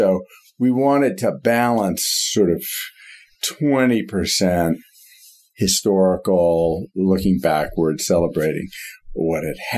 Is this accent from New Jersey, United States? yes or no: no; California, United States; I grew up in Silicon Valley where, you know, the history of an organization is two guys in a garage, right?